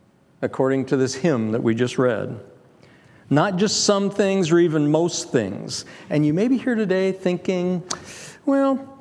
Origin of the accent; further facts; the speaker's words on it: Longview, Washington, United States; I grew up in Longview, pulp town. There were 3 pulp mills.